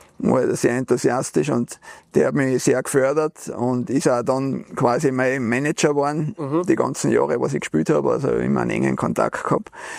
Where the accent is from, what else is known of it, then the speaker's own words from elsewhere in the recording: Niederndorf, Tyrol, Austria; Also da bin ich groß geworden in Niederndorf, ja nicht weit weg von da. Hier direkt an der bayerischen Grenze da.